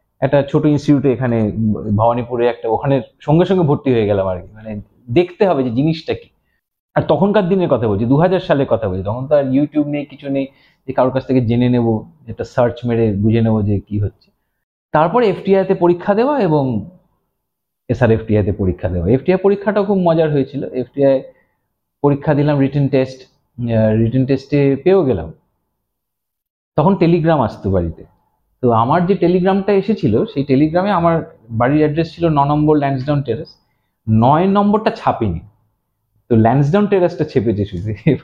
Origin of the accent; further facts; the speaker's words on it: Kolkata, West Bengal, India; মানে সাউথ ক্যালকাটার কথা বলছি, এরকম জায়গায় বড় হয়েছি।